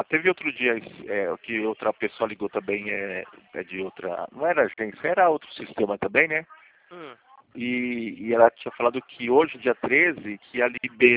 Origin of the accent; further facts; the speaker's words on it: São Paulo, Brazil; born there; Não, eu nasci em São Paulo mesmo